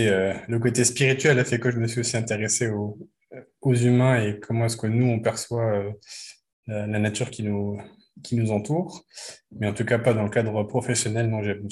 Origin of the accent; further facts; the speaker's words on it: Grand Est, France; now in Nancy, France; J'habite à Nancy depuis un peu plus de 3 ans. Je suis originaire d'Alsace à la base. J'ai un peu vadrouillé dans plusieurs pays avant de revenir en France.